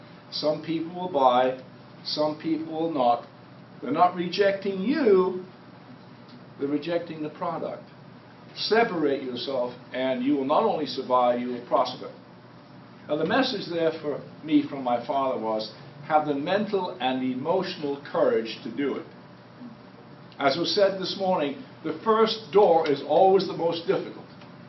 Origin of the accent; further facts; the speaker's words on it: Newcastle, North East England, United Kingdom; I was born in Newcastle, northern England, a coal mining town. Coal miners come out of the ground every day covered with coal dust.